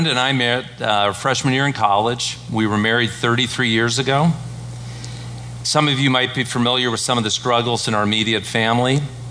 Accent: California, United States; I was raised here in the Bay Area, and I was raised in a Catholic family.

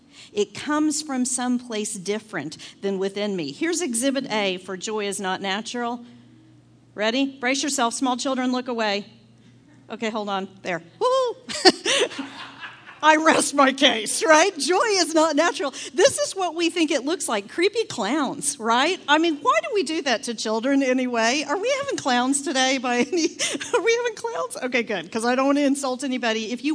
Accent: Texas, United States; moved away as an adult; now in Colorado, United States; And because I'm from Texas. Go figure, right? which you might hear a little bit. When we first moved to Colorado 12 years ago

